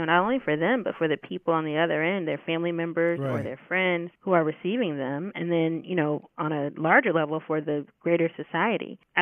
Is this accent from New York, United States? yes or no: no; Pensacola, Florida, United States; born there; I was born in Pensacola, Florida. My dad was in the Navy, and my mom is a Pensacola native